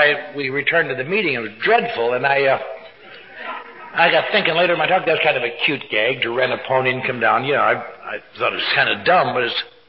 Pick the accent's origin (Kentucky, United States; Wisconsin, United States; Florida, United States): Wisconsin, United States; I come from a little town up in northern Wisconsin, as I've mentioned many times. I was raised in the Lutheran religion.